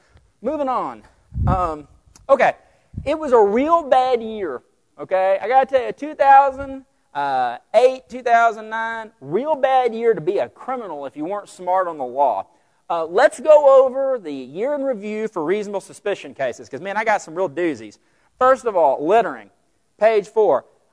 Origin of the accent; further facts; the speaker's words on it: Vernon, Texas, United States; I'm from Vernon, Texas. We don't have a lot of sky rises in Wilbarger County.